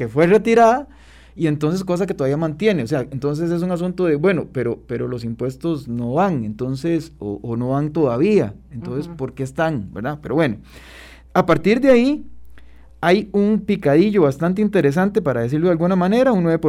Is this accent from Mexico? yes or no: no; Costa Rica; Como buena población costarricense